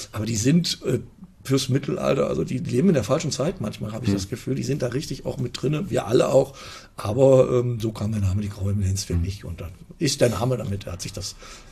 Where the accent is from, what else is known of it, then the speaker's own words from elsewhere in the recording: Fulda, Hesse, Germany; Ich bin geboren in Fulda, bin groß geworden.